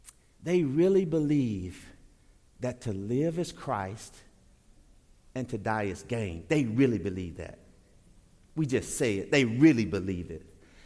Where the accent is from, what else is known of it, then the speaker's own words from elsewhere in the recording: Shreveport, Louisiana, United States; When I was growing up in Shreveport, Louisiana, at the Galilee Baptist Church, we used to sing this beautiful song